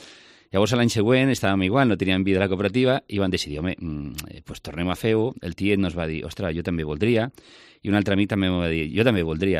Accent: Bellmunt del Priorat, Catalonia, Spain; al meu poble, a Bellmunt del Priorat

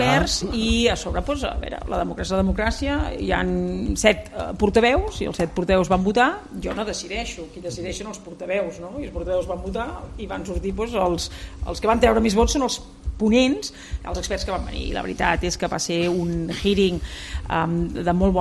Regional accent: Catalonia, Spain; jo soc catalana

